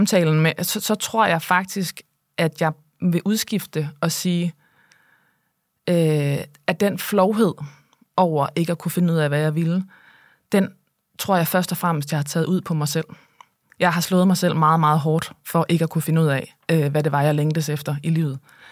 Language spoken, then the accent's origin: Danish; North Denmark Region, Denmark; jeg boede i provinsen, og deroppe i Thy, hvor jeg voksede op, der var der ikke særlig mange mennesker, der var i fjernsynet.